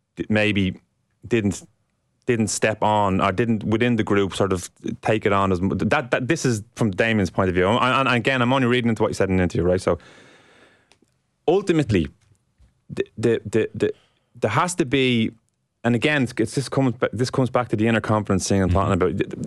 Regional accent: Ireland; We're Irish. It's in our DNA.

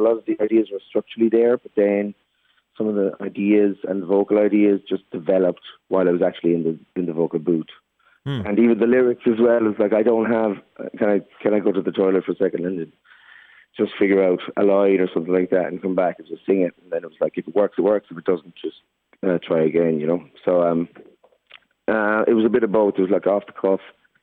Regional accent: Cratloe, County Clare, Ireland; where I'm from in Cratloe in County Clare. There's used to be I'm from Gallows Hill.

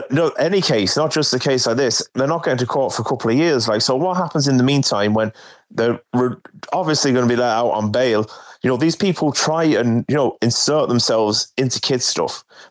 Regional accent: England, United Kingdom; where I grew up in England

